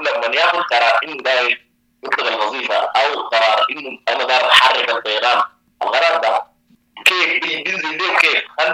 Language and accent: Arabic; Sudan; نحن عندنا في السودان في أي حرب تاريخنا مليء بالحروب